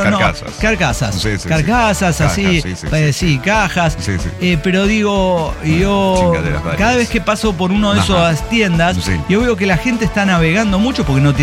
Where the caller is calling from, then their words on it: Puebla, Mexico; Y soy de Puebla, México.